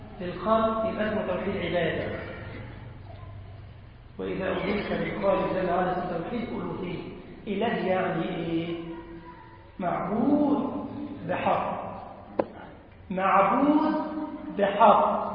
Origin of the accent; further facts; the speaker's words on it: Egypt; والله انا مصري يا عم الحاج